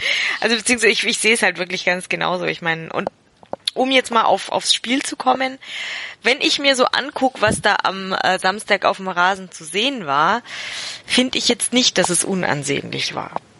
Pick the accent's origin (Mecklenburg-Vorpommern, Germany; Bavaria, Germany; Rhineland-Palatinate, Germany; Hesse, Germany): Bavaria, Germany; Augsburg; Denn wir als Augsburger sind ja in diese seltene Freude noch nicht gekommen.